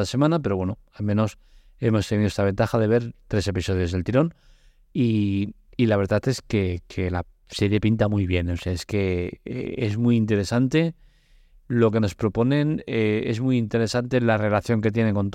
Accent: Barcelona, Catalonia, Spain; me toca de cerca porque yo soy de Barcelona

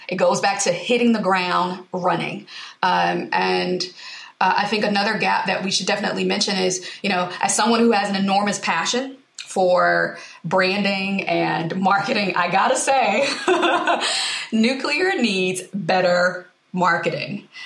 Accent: Alabama, United States; I'm from Alabama, and my aunt is the associate dean at a community college.

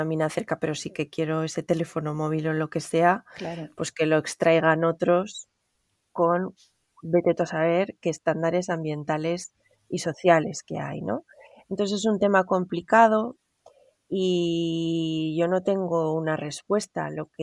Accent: Aragon, Spain; aunque no soy de Asturias, soy de Aragón y en Aragón también hay mucha tradición minera

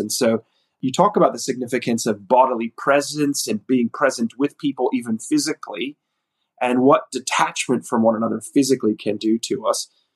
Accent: United States; now in Australia; being international here as an American in Australia, I certainly feel that with my family.

